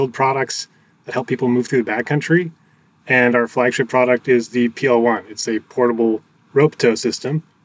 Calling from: Vancouver, British Columbia, Canada; I'm calling from Vancouver, Canada

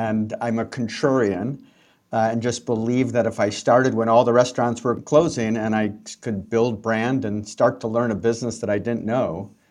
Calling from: Chicago, Illinois, United States; from Chicago. Big fan of the show.

